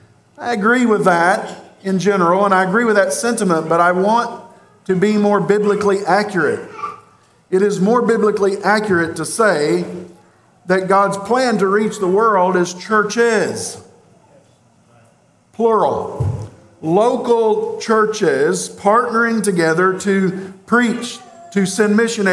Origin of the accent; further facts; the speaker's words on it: Kentucky, United States; You can tell, by the way, I'm from Kentucky. I know how to say that. Louisville, Kentucky.